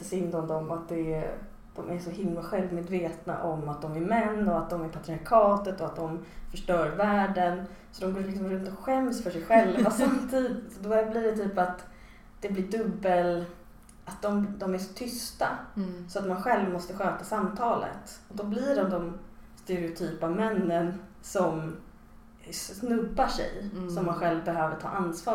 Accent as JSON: {"language": "Swedish", "town": "Stockholm", "region": "Stockholm County", "country": "Sweden", "said": "Nej. Jag är från Stockholm."}